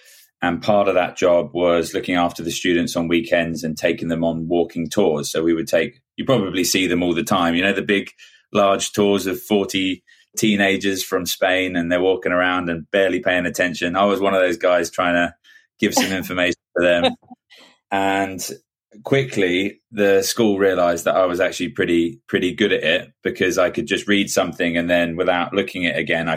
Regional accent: South East England, United Kingdom; now in London, United Kingdom; I moved to London because I'm originally from Kent.

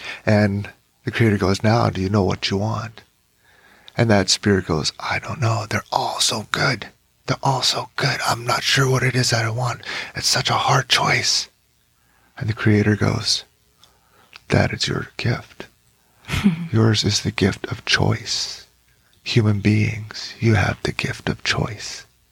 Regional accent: Juneau, Alaska, United States; I grew up in Juneau, Alaska. I went to grade school there.

